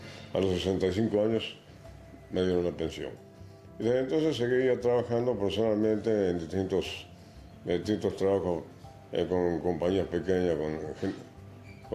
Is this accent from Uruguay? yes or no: yes; Uruguay; moved away as an adult; also born or lived in Mexico; now in Australia; Me vine a Australia desde el Uruguay porque en 1971-72 la situación política estaba un poco difícil para mí al menos.